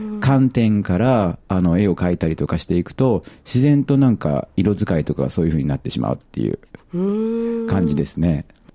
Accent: Kyoto, Japan; moved away as an adult; 古風な、匂いのする、京都で生まれ育って

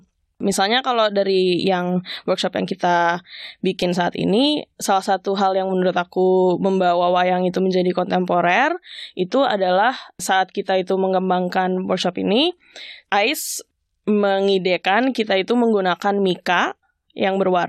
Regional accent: Jakarta, Indonesia; aku sebagai orang yang dari kecil tinggalnya di Jakarta

